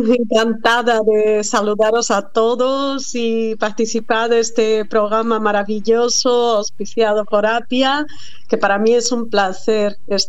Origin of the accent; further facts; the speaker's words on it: Brazil; now in Bilbao, Spain; Uno de mis socios, también brasileño, somos tres socios, un vasco de aquí de Bilbao y dos brasileños.